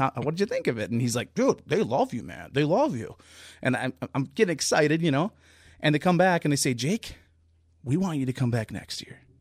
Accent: St. Paul, Minnesota, United States; I went and tried for my hometown of Minnesota. You know, I'm born and raised in St. Paul, White Bear Lake area

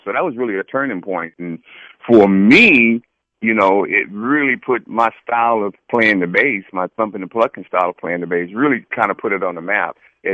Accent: Oakland, California, United States; it happened in my hometown. I was living in Oakland, California at the time

